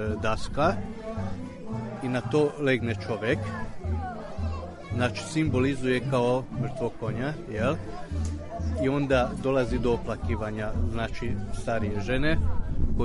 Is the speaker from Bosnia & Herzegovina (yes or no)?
no; Subotica, Vojvodina, Serbia; Ja sam isto iz Subotice, inače ona je Marta, moja supruga, novinarka, ona je moja supruga, mi smo oboje iz Subotice